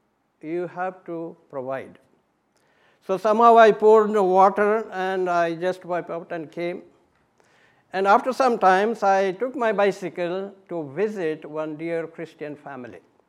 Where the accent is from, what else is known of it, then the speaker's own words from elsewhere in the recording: India; English is a second language; I said, yes, sir, I'm from India, I'm